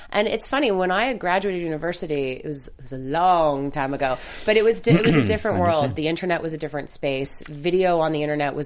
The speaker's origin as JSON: {"language": "English", "town": "Montreal", "region": "Quebec", "country": "Canada", "tie": "born or raised there", "said": "I'm Canadian. I'm from Montreal. Born"}